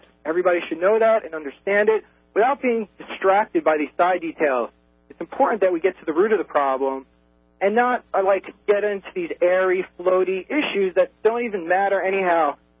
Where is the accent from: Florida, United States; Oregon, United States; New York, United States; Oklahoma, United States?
New York, United States; Brooklyn; So, I grew up in Brooklyn. I'm Jewish. I have nothing to do with 9/11.